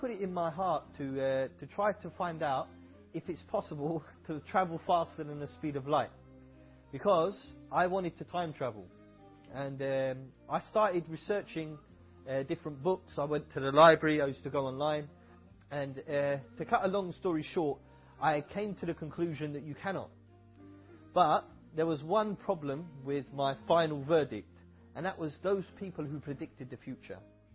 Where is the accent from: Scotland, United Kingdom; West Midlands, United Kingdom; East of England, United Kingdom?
East of England, United Kingdom; Alhamdulillah, I was born and raised in Essex, which is just outside of London. I was raised in a family of, we could call ourselves agnostic. We used to believe in God, but we didn't really follow a particular religion. However, I was baptized.